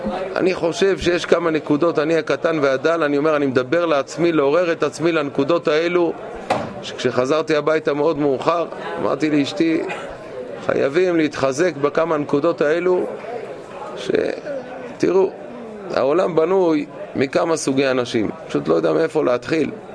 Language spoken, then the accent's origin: Hebrew; Jerusalem, Jerusalem District, Israel; אנחנו ירושלמים, אנחנו מרחק חצי שעה הליכה, והיינו שם.